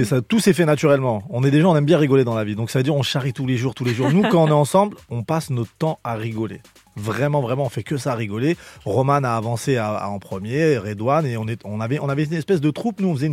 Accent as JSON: {"language": "French", "town": "Champigny-sur-Marne", "region": "Île-de-France", "country": "France", "said": "Moi, je suis de Champigny, c'est pas loin."}